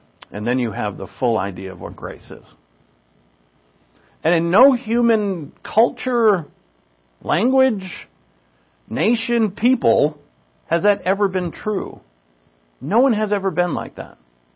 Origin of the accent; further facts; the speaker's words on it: New England, United States; now in Oregon, United States; See, I'm from New England. If any stranger talks to me, I'm like, what? What do you want? That's what it was. One of the hardest things to acclimate to when I moved to Oregon